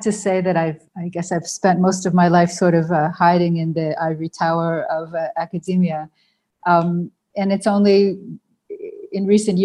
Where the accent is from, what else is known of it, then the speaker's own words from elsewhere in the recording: Ohio, United States; I was born in the Midwest. I grew up in Ohio. My family is a Reform.